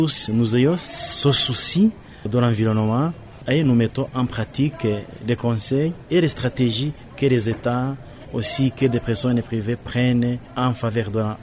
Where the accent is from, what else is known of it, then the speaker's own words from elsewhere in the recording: Rwanda; Alors, chez nous au Rwanda, comme ici à Bukavu